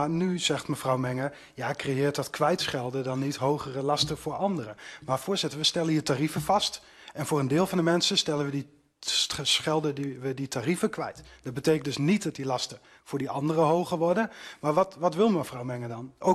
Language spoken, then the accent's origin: Dutch; Groningen, Netherlands; waar we als Groningers